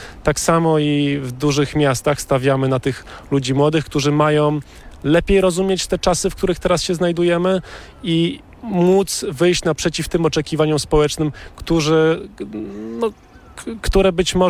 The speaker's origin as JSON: {"language": "Polish", "town": "Gdańsk", "region": "Pomeranian Voivodeship", "country": "Poland", "tie": "born or raised there", "said": "Ja jestem urodzony w Gdańsku, mieszkałem 25 lat w Oliwie, od 4 lat mieszkam na Starym Przedmieściu, czyli części Śródmieścia."}